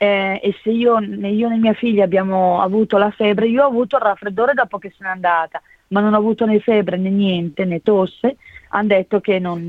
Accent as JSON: {"language": "Italian", "town": "Milan", "region": "Lombardy", "country": "Italy", "said": "io sono di Milano, scusate"}